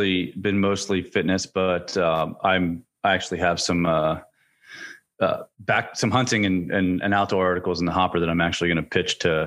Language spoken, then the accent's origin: English; Pennsylvania, United States; now in Virginia, United States; I think I'm from Pennsylvania. So I think we have the Juniata River and we have the Susquehanna River right by where I'm from.